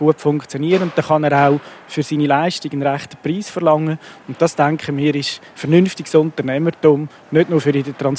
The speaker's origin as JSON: {"language": "German", "country": "Switzerland", "said": "da sind wir Schweizer"}